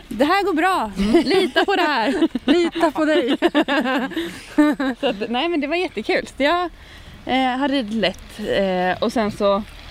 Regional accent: Halmstad, Halland County, Sweden; Jag kommer från Halmstad.

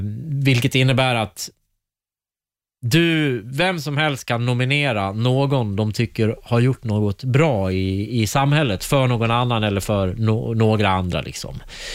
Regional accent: Hofors, Gävleborg County, Sweden; also born or lived in Fagersta; Jag kommer från Hofors där, som var ett replokals- och punknäste. Mm. Mm. Och flyttat runt, bott i Fagersta. Mm. Replokaler. Nu bor jag utanför Strängnäs.

